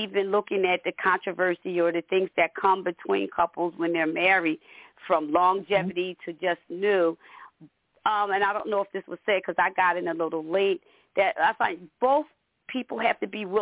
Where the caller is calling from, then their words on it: Pennsylvania, United States; I'm calling from Pennsylvania.